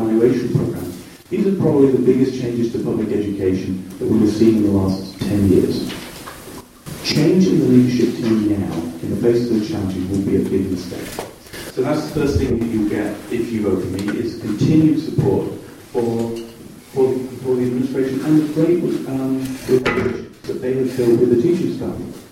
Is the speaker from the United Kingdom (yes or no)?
yes; England, United Kingdom; moved away as an adult; So I grew up in England, you probably tell from the accent. My education is in engineering and business, Cambridge University. And I came to this country in, 20 years ago.